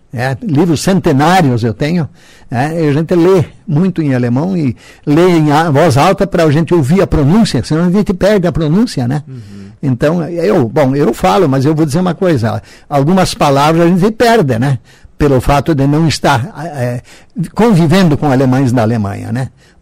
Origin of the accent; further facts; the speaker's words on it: Cruz Machado, Paraná, Brazil; first language German; Portuguese is a second language; quando eu nasci em 44, lá em Cruz Machado, município pequenininho, a gente morava no sítio, né, mas no sítio. E a mãe alemã, né, ela era nascida no Brasil, mas falava praticamente só o alemão também, e o meu pai da Alemanha, então a gente aprendeu o alemão.